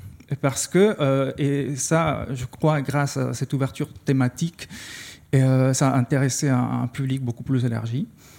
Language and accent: French; Costa Rica; French is a second language; moi, je viens du Costa Rica, c'est un pays qui ne produit pas de telenovela